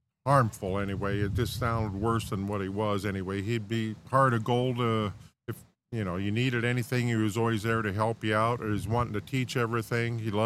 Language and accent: English; Iowa, United States; I'm originally from Iowa, yeah.